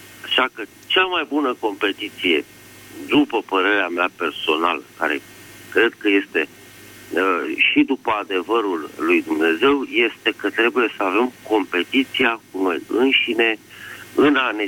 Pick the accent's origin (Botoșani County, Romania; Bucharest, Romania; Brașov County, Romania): Bucharest, Romania; sunt din București.